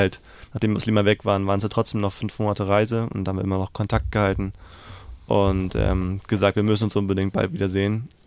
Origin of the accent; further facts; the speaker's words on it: Schleswig-Holstein, Germany; Ich komme aus Schleswig-Holstein.